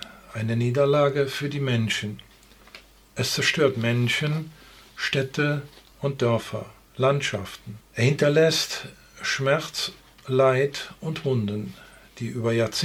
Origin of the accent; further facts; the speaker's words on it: Rösberg, North Rhine-Westphalia, Germany; Und es gibt gerade aus meinem Heimatort Rösberg eine ganze Reihe von Bildern von zerstörten Häusern.